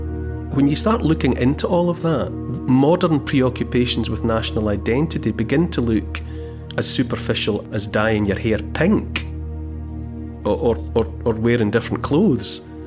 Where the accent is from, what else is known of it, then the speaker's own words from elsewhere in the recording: Dumfries, Scotland, United Kingdom; I grew up in Dumfries, which is in southwest Scotland. It's only 20-odd miles from Carlisle, which is in England.